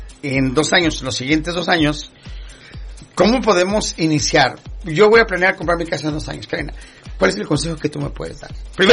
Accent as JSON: {"language": "Spanish", "country": "Mexico", "said": "esa es mi opinión, como buen mexicano"}